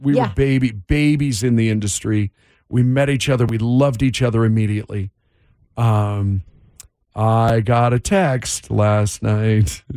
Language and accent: English; Seattle, Washington, United States; You know, I grew up in Seattle.